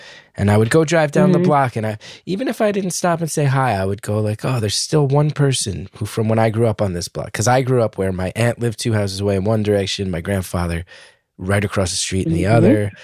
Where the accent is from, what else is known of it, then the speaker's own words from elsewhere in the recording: New Jersey, United States; I'm Irish Catholic, and you grow up in Jersey, you know, a bunch of Irish Catholics.